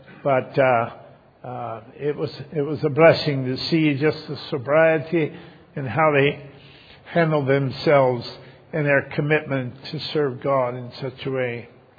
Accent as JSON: {"language": "English", "country": "United States", "said": "When I spoke and they found out I was from America, they were so thrilled to meet somebody from America who would be a conservative Christian"}